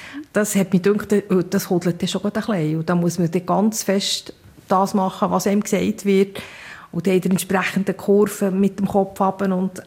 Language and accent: German; Bern, Switzerland; ich bin in Bern aufgewachsen